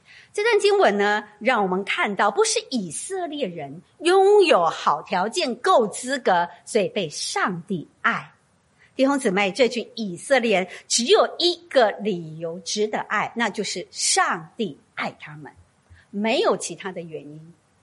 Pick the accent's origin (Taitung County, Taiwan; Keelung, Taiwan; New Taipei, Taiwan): Taitung County, Taiwan; 我是在台湾最美丽最没有污染的一个地方长大，就是台东。